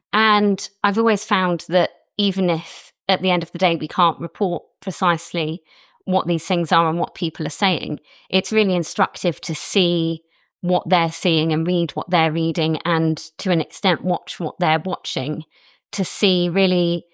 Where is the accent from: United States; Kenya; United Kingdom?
United Kingdom; I'm a British journalist and I currently work for the New York Times in London.